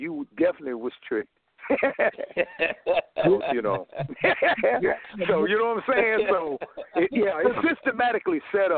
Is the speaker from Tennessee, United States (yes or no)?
yes; Tennessee, United States; I was born in Dixon County. I was born in Goodlock Hospital that was ran by the Jacksons.